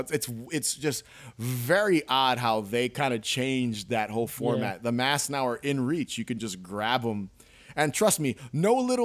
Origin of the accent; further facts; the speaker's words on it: New York, United States; Not far from me because we're both New York guys. I don't think we said that. We're both from New York.